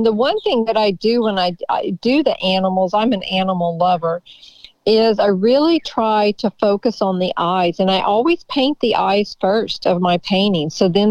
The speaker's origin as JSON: {"language": "English", "town": "Kerrville", "region": "Texas", "country": "United States", "said": "I don't know if it's the reason, but I was born cross-eyed, and I'm from Kerrville, Texas, a small town."}